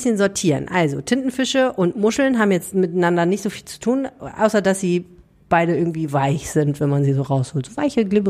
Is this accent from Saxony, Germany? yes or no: no; Hamburg, Germany; born there; ich bin zwar in Hamburg geboren, aber irgendwie doch noch eine Landratte.